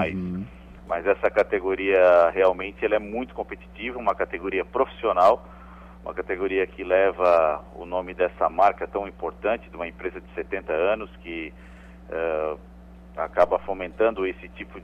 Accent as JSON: {"language": "Portuguese", "town": "Criciúma", "region": "Santa Catarina", "country": "Brazil", "tie": "born or raised there", "said": "É, sou natural de Criciúma, né?"}